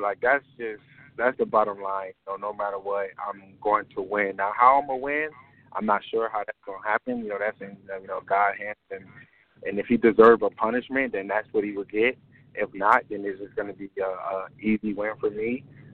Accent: Bahamas; And I'm from the Bahamas as well. So, you know, all Bahamian men can cook. That's just how it goes if you're from the island.

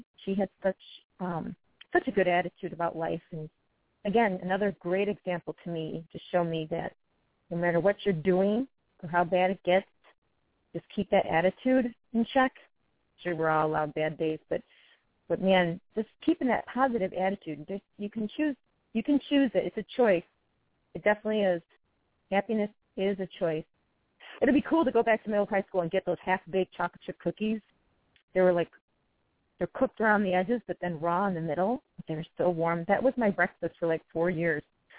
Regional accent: United States; I guess it brings back great memories when I was growing up on the Northwest Side. Going back to my roots, speaking of my roots in Northwest Side, my old high school is giving me, I'm being honored with an award tomorrow

